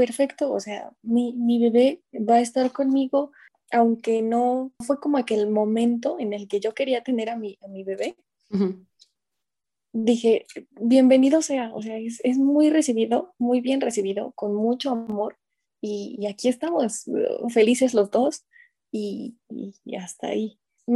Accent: Apizaco, Tlaxcala, Mexico; soy de aquí, de Apizaco, Tlaxcala, que últimamente se ha dicho que Tlaxcala no existe, pero sí existimos, aquí estamos. Y pues soy joven, soy estudiante de una licenciatura en criminología y criminalística, tengo 22 años

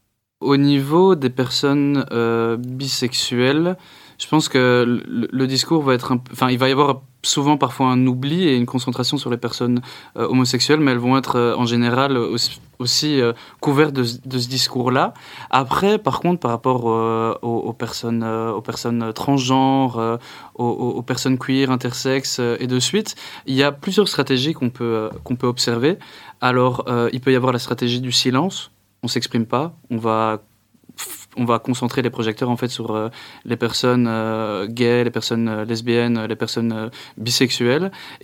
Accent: Belgium; ou aussi chez nous, en Flandre principalement, sachant qu'en Wallonie

